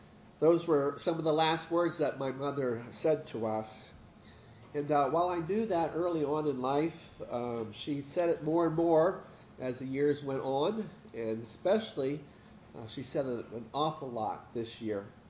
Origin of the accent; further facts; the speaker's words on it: Pennsylvania, United States; Since I'm from Pennsylvania, I guess I'll root for the Phillies.